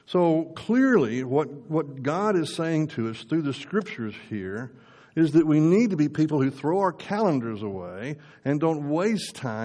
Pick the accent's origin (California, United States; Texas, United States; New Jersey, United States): Texas, United States; I remember the 80 oil bust as a Texan